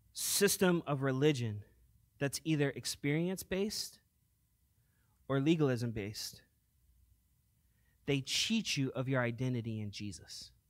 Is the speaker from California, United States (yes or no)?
yes; Long Beach, California, United States; And in my growing up in Long Beach, I connected more with, you know, the hip-hop culture, right?